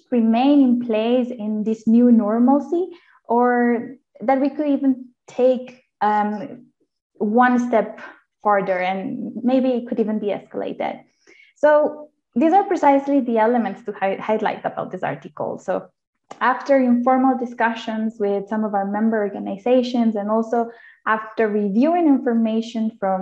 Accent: Ecuador; So I'm Ecuadorian and I'm based in Quito right now.

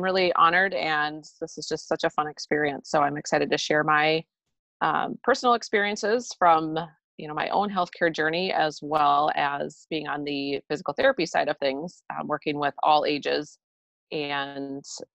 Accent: Minnesota, United States; We actually were living in Arizona at the time, which we are from Minnesota, which is where we live now.

